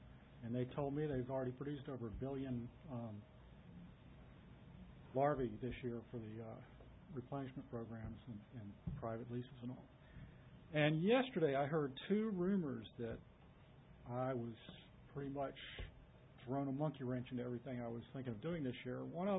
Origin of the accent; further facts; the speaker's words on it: Gwynn's Island, Virginia, United States; I'm from Gwen's Island. I'm a commercial fisherman, been for my whole lifetime.